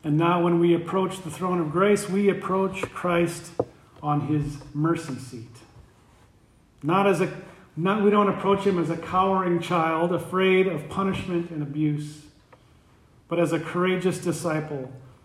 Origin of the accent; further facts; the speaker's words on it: South Dakota, United States; It reminds me of a time when I was knee-high of a grasshopper growing up in South Dakota, probably 4 or 5 years old.